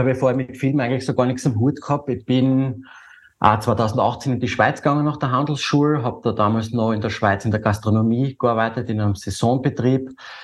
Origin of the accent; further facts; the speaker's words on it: Styria, Austria; Ich bin ja selber zum Teil auf der Freiländeralm aufgewachsen und bei der Oma, die war früher Sennerin.